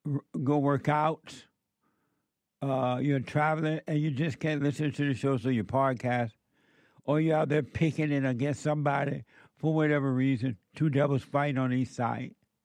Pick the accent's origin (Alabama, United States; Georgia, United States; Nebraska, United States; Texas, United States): Alabama, United States; I remember when I was growing up. Number one, I'm growing up in Alabama there.